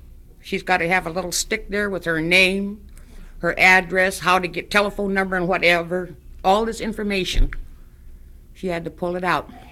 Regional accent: Nenana, Alaska, United States; and I'm from Nenana.

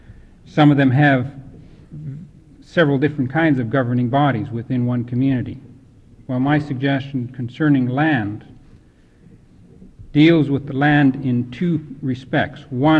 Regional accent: Alaska, United States; now in Juneau, United States; I'm from Tlaquan. I currently live here in Juneau.

